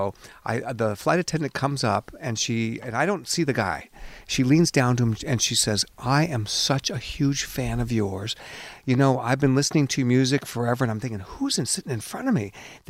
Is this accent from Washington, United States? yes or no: yes; Seattle, Washington, United States; I grew up in Seattle, which doesn't mean I wasn't a rock guy.